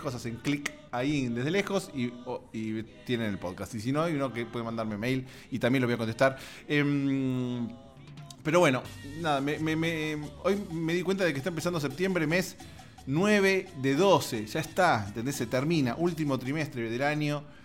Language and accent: Spanish; Argentina; en mi país, en mi homeland, que se llama Argentina